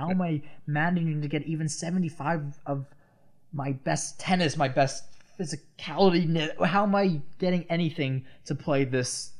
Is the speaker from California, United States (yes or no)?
no; Long Island, New York, United States; I'm from Long Island.